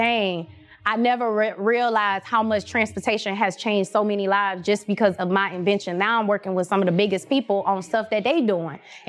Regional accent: Miami, Florida, United States; I'm from Miami.

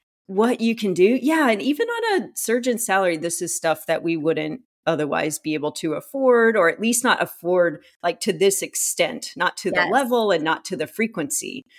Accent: Dallas, Texas, United States; I grew up in Dallas, as an American Airlines hub.

